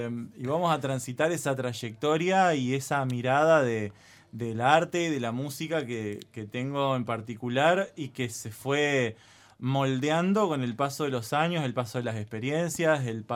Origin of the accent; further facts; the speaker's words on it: Argentina; Yo soy de la Argentina entero.